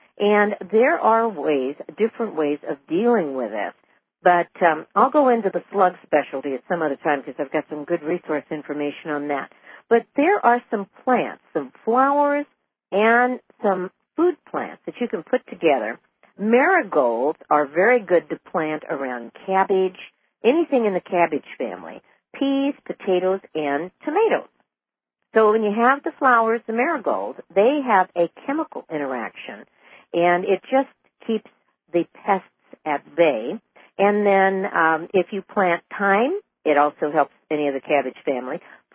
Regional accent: Los Angeles, California, United States; And again, I was in California. I grew up there. I grew up in the Los Angeles area.

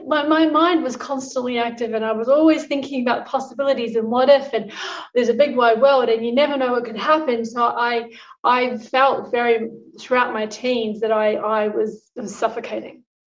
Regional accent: New Zealand; I actually grew up on a farm, and the one thing I love about New Zealand is it's very real, it's humble, it's honest, and what you see is what you get.

